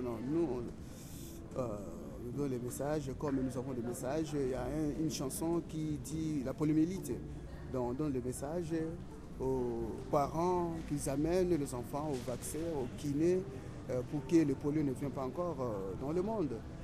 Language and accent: French; Kinshasa, DR Congo; Mais nous sommes des Congolais. Nous sommes des Congolais. On ne peut pas changer le pays. On va rester toujours au Congo.